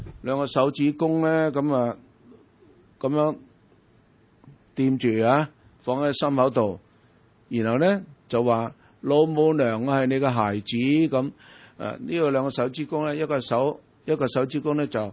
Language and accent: Cantonese; China; 我们中国人